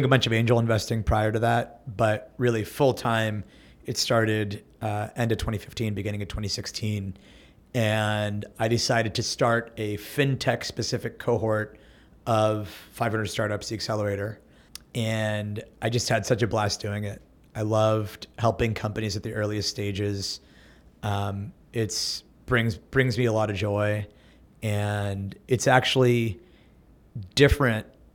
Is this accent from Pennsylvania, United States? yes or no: yes; Pittsburgh, Pennsylvania, United States; I grew up in Pittsburgh, spent most of my early life there. Where I'm from in India, Rajasthan, is known to be like where the business people come from.